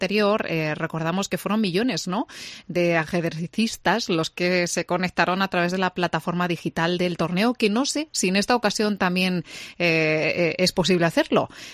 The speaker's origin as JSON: {"language": "Spanish", "town": "Salamanca", "region": "Castile and León", "country": "Spain", "said": "¿Somos buenos los salmantinos y en general también los españoles en esto del ajedrez?"}